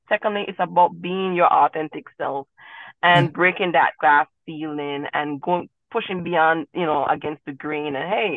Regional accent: Jamaica; well, my parents are Jamaican and I grew up in Jamaica

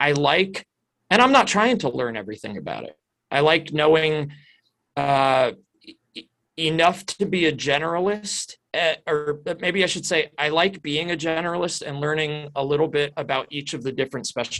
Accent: New Jersey, United States; now in North Carolina, United States; And I moved from New Jersey. I grew up in New Jersey and I moved to North Carolina in 2002.

